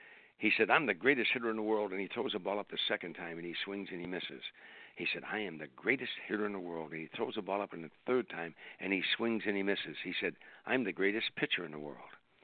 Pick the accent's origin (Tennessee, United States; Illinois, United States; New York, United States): Illinois, United States; Harvey; See, where I grew up in Harvey, and I grew up, as you know, I grew up in a predominantly black area because we were so poor.